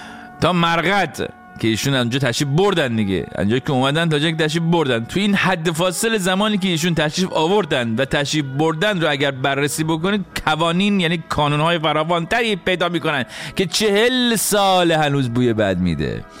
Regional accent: Iran; برای ما مردای ایرانی، برای ما مردایی که در جامعه مرد سالار بزرگ شدیم

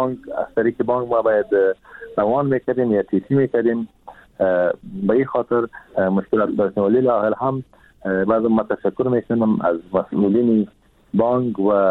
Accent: Afghanistan; ما هم از افغانستان هستم

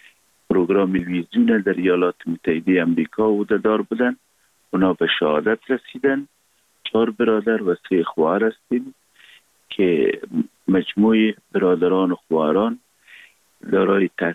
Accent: Kabul, Afghanistan; born or raised there

